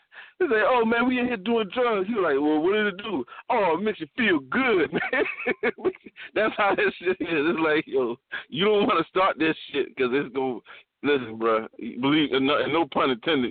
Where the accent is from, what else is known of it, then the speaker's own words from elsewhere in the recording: South Carolina, United States; I'm from South Carolina. You know what I'm saying? Yo, I got my phone in Cali because she moved back to Cali